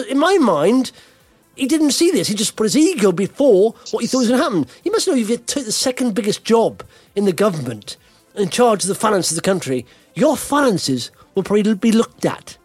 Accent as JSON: {"language": "English", "region": "Wales", "country": "United Kingdom", "lives_now": "England, United Kingdom", "said": "I'm from Wales. I live in England."}